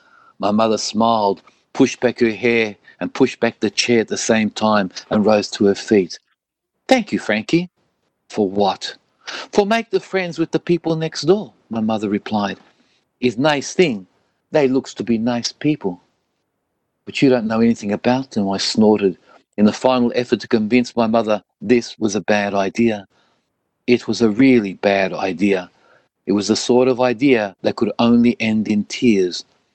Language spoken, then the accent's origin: Italian; Melbourne, Victoria, Australia; sono nato e cresciuto a Melbourne, a Carlton.